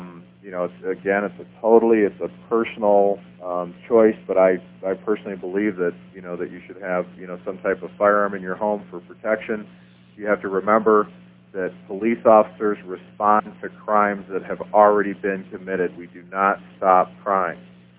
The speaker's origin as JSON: {"language": "English", "region": "Michigan", "country": "United States", "said": "And so when snowstorms, I'm from Michigan, when those horrific snowstorms would hit, or, there would be power outages for weeks at a time."}